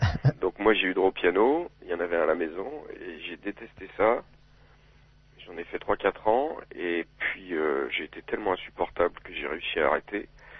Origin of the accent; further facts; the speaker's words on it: south-east France, France; now in Paris, France; Donc, un tout petit bled, là, près de Saint-Didier, et puis après, moi, j'ai grandi dans le sud-est.